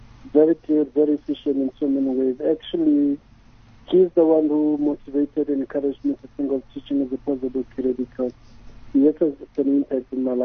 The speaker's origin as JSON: {"language": "English", "town": "Tafelkop", "region": "Limpopo", "country": "South Africa", "tie": "born there", "said": "Well, I was born in Tafelkop, a small place called Tafelkop."}